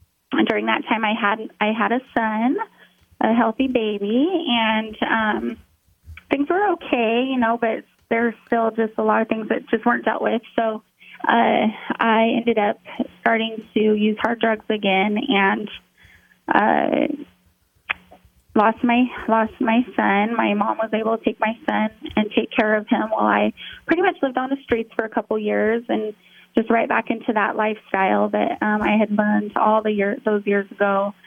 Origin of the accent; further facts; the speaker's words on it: Spokane, Washington, United States; So, born and raised in Spokane, and moved to a lot of different places with the family, but always came back to Spokane.